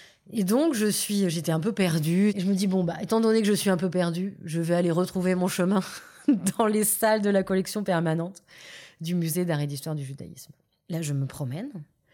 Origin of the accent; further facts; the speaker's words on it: Bordeaux, Nouvelle-Aquitaine, France; born there; moi, je suis née à Bordeaux, famille bourgeoise, catholique, tout ce qu'il y a de plus confortable, de plus installé.